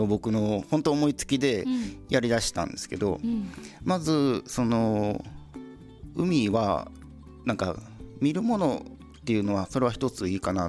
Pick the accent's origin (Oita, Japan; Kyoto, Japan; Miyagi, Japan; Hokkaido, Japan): Kyoto, Japan; Maizuru; 僕自身が、あまり舞鶴で生まれ育ったにもかかわらず